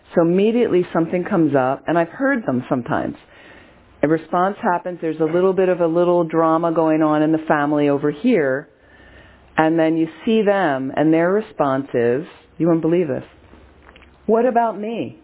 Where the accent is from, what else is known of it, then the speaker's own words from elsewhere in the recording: Philadelphia, Pennsylvania, United States; So if it's in the States and I say Philadelphia, well, now they have this context and they go, oh, okay.